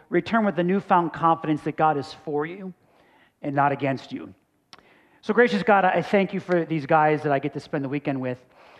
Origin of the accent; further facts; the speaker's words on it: Buffalo, New York, United States; I grew up in Buffalo, New York. So I'm a Bills fan.